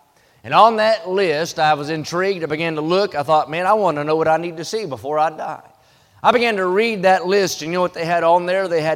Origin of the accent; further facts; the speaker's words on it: West Virginia, United States; also born or lived in Santa Clara, United States; now in Cowpens, United States; We lived for 5 years in the middle of Silicon Valley, Santa Clara, California, and I'm from West Virginia, so it was the real Beverly Hillbillies when we moved out there.